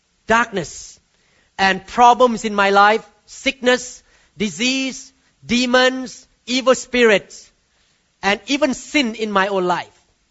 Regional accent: Thailand; I don't want to mention the name. You can guess because I came from Thailand.

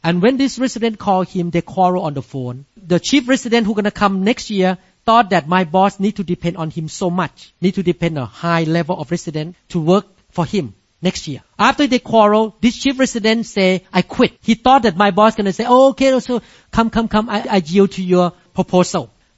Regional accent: Thailand; even though I did not have any paperwork to show that I'm a neurosurgeon from Thailand, to accept me to get into the job.

